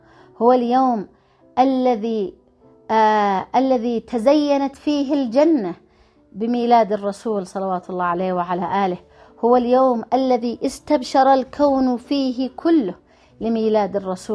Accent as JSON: {"language": "Arabic", "country": "Yemen", "said": "المولد النبوي الشريف يعني لنا كيمنيين اليوم"}